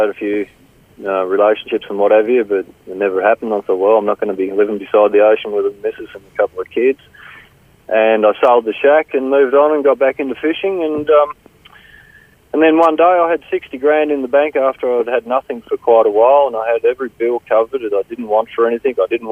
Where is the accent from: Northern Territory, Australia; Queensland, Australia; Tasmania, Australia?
Tasmania, Australia; Wynyard; Well, I was born and bred in Wynyard.